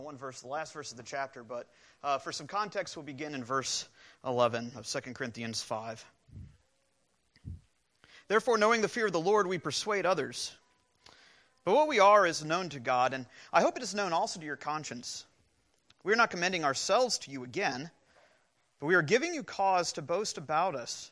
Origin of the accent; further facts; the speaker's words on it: Illinois, United States; Fortunately, I came from Illinois, not Florida.